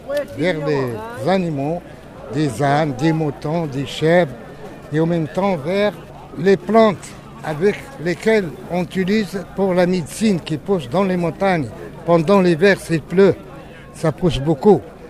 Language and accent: French; Zagora, Drâa-Tafilalet, Morocco; je suis de la région, je connais tout le monde me connaît. Ah oui, c'est mon pays natal, Zagora.